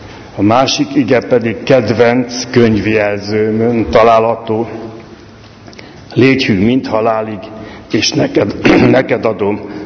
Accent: Pomáz, Pest, Hungary; born there; also born or lived in Budapest; építészmérnök vagyok, itt születtem Pomázon. Bár Pesten éltünk, de a nyarakat mindig Pomázon töltöttem

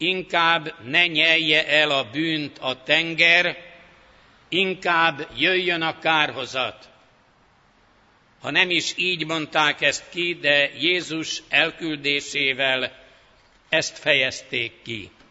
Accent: Budapest, Hungary; Kevés kivétellel majdnem mindenki tudja, hogy itt születtem, itt ennek a templomnak alaksorában kereszteltek meg, itt konfirmáltam. Lelkipásztori szolgálatomat is itt kezdtem, de azután 14 évig vidéken végeztem munkámat. Amikor hazahívott a gyülekezet ide Csillaghegyre

